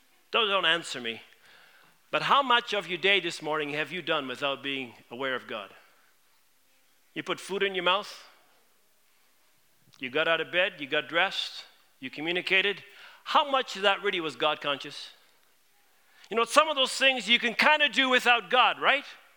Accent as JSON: {"language": "English", "country": "Netherlands", "tie": "born there", "first_language": "Dutch", "second_language": "English", "said": "I was born in Holland, so I knew Dutch."}